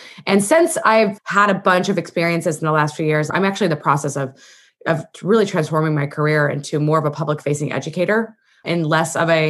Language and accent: English; Illinois, United States; So I grew up in Illinois. I went to medical school in Illinois. I went to college in Illinois.